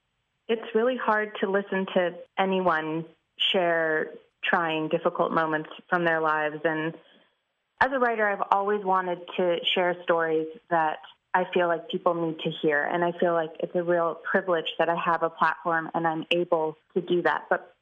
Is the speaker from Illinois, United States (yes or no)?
yes; Chicago, Illinois, United States; I grew up in Chicago. I spent most of my life in Chicago.